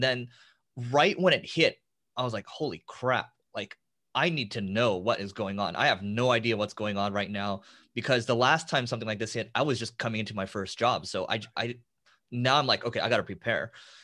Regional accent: Los Angeles, California, United States; So, I've grown up, I went to school in California, I grew up

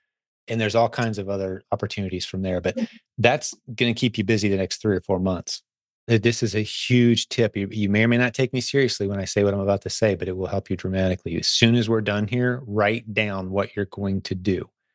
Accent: Canada; now in United States; And I will tell you this as a Canadian too, okay?

